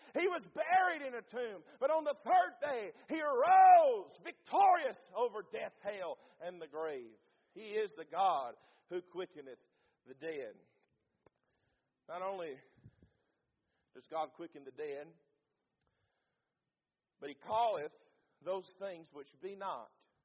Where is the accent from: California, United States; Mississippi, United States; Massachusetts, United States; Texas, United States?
Mississippi, United States; Now listen, I'm from Mississippi. I'm not that smart.